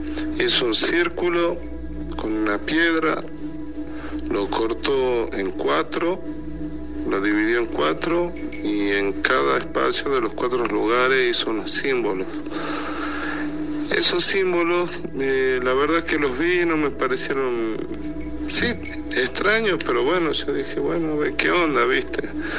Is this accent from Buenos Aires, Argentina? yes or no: no; Salta, Argentina; Soy de Salta, Argentina.